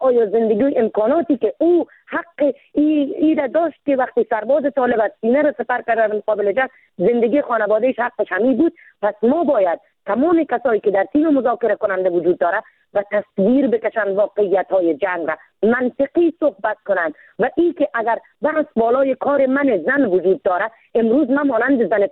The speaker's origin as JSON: {"language": "Persian", "country": "Afghanistan", "said": "من زن افغان هستم، من شیر زن هستم"}